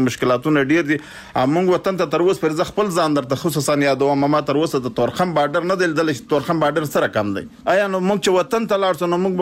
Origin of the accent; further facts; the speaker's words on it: Takhar, Afghanistan; مونږ ولایت تخار